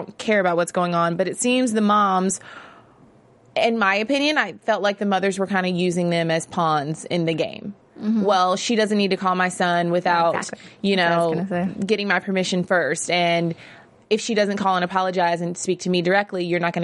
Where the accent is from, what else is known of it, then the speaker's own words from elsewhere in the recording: Virginia, United States; I'm from Virginia. So hey.